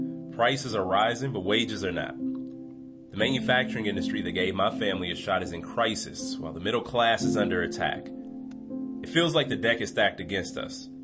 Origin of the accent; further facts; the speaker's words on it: Milwaukee, Wisconsin, United States; My story is a Wisconsin story. I don't come from a wealthy or well-connected family. I grew up in Milwaukee in a proud union household.